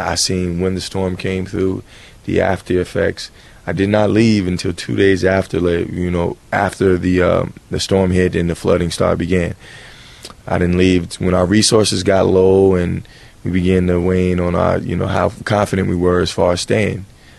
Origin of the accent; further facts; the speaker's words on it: Champaign, Illinois, United States; Grew up here, born and raised in Champaign, Illinois, right here.